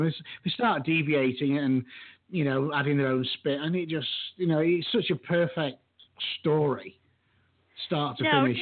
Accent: Yorkshire and the Humber, United Kingdom; I'm a Yorkshireman

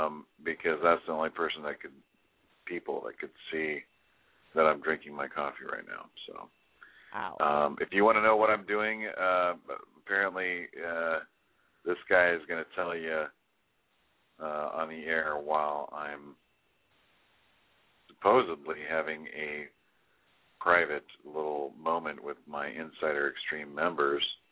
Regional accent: San Francisco, California, United States; I'm from the San Francisco Bay Area.

